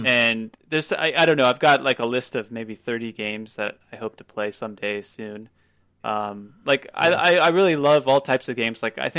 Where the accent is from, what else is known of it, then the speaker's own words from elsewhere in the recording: United States; now in South Korea; We live in Korea, which is a lot. I'm American